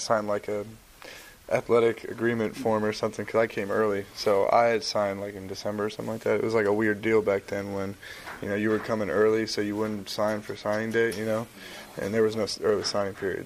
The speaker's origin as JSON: {"language": "English", "region": "West Coast", "country": "United States", "tie": "born or raised there", "said": "And so the Pac-12 has always been near and dear to my heart as well, you know, growing up on the West Coast."}